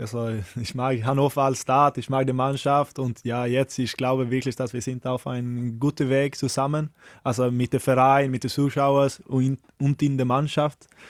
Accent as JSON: {"language": "German", "country": "Sweden", "second_language": "German", "said": "ich bin auch Schwede"}